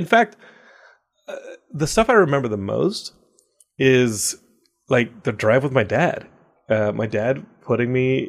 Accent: Austin, Texas, United States; I grew up in Austin. And in 1990, I think I'm 11 years old.

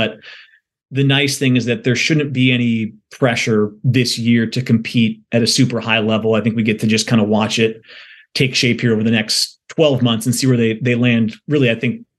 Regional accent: Seattle, Washington, United States; So I grew up in Seattle and ended up in Pepperdine

